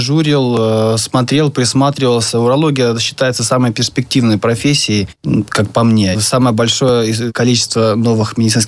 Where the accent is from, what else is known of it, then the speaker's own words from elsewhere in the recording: Bryansk, Bryansk Oblast, Russia; born there; Родился я в Брянске вообще.